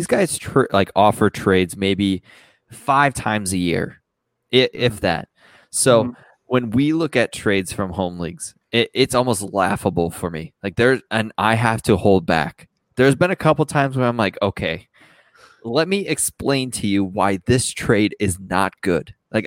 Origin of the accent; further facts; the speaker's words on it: Minnesota, United States; And yes, I, as a Minnesotan, have said some bad things to people.